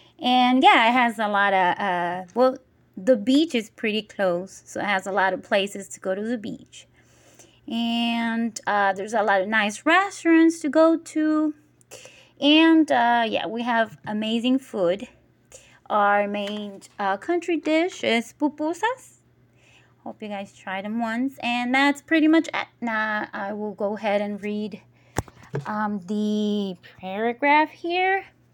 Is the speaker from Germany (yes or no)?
no; San Salvador, El Salvador; I'm from El Salvador, and that's San Salvador, the capital of El Salvador. So in the city, that's where I live. I'm Salvadorian